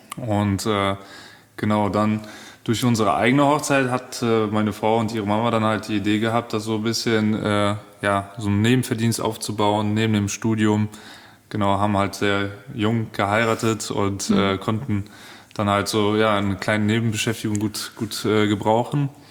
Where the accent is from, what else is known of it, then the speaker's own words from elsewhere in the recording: Neuwied, Rhineland-Palatinate, Germany; also ich bin selber hier in Neuwied geboren, bin auch hier in Neuwied aufgewachsen